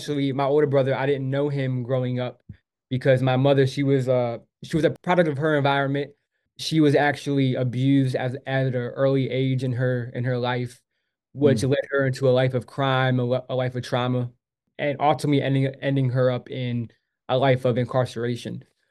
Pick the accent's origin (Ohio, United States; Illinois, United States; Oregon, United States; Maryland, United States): Maryland, United States; Baltimore; now in Atlanta, United States; And so I went back to Baltimore. That's where I'm from. I'm from Baltimore City.